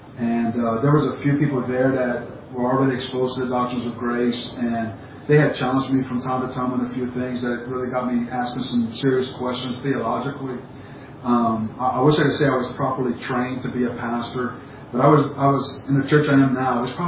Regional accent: Louisiana, United States; accent: Cajun; I think part is some of it's my cultural background as a Cajun, if the audience can tell by the accent I am.

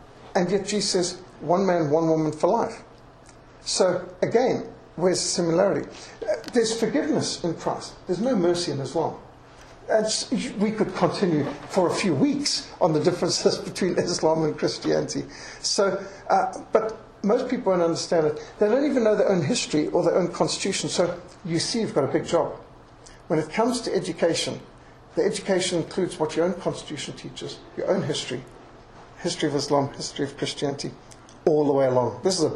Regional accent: Zimbabwe; Zimbabwe, my country where I grew up in Rhodesia

